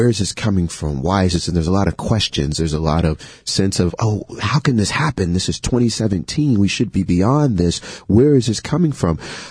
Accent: the South, United States; You know, I grew up in the South and I've heard stories of my great great grandfather fought in the Civil War on the Confederate side.

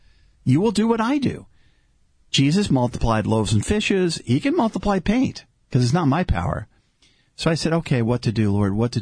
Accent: Glendale, California, United States; We grew up in Glendale, Marianne

